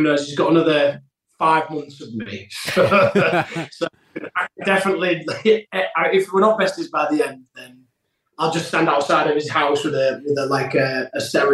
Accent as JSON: {"language": "English", "region": "Yorkshire and the Humber", "country": "United Kingdom", "tie": "born or raised there", "said": "I live up in Yorkshire, like my hometown, and then I have a place in London."}